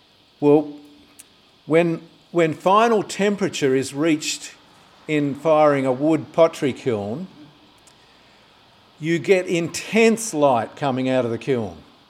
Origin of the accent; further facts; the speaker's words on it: New South Wales, Australia; Now, I grew up in the Sutherland Shire, and then I lived here.